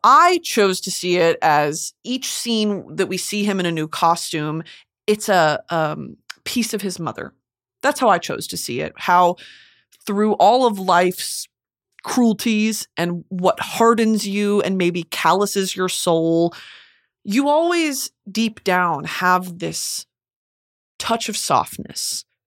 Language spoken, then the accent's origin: English; the South, United States; Also, sorry, I'm from the South. I say movie.